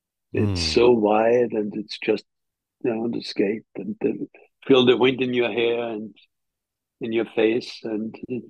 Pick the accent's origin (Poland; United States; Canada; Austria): Austria; Vienna; I come from Vienna.